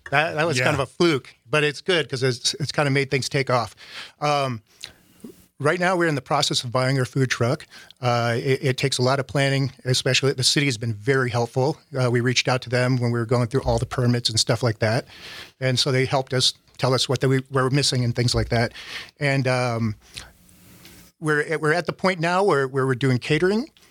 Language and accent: English; Wisconsin, United States; I was like, "I'm from Wisconsin."